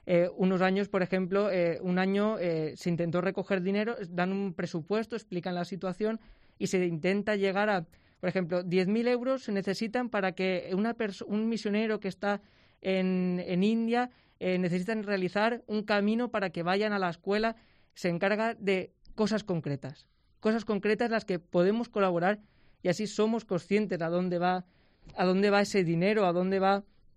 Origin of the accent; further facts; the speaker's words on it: Castalla, Valencian Community, Spain; desde joven, desde pequeño, en mi pueblo, en Castalla